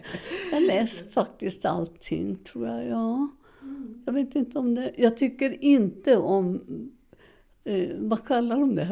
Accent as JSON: {"language": "Swedish", "town": "Seskarö", "region": "Norrbotten County", "country": "Sweden", "said": "Och det finns faktiskt en del om Seskarö också, där jag kommer ifrån."}